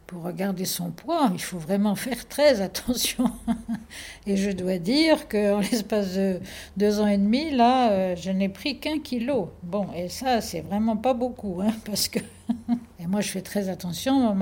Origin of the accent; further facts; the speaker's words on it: Centre-Val de Loire, France; Ah, je suis tourangelle. Je suis née près de la Loire, dans le pays des rois de France, où on disait qu'on parlait le meilleur français.